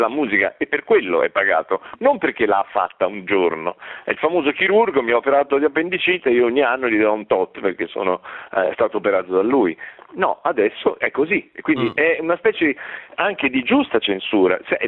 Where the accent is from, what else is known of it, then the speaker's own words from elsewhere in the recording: Florence, Tuscany, Italy; io sono fiorentino, quindi immaginati dove sono vissuto.